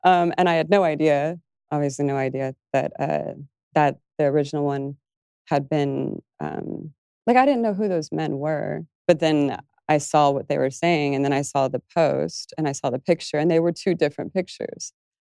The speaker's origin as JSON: {"language": "English", "town": "Las Vegas", "region": "Nevada", "country": "United States", "tie": "born or raised there", "said": "I've been in actual fights growing up in Las Vegas because I cannot stand bullying."}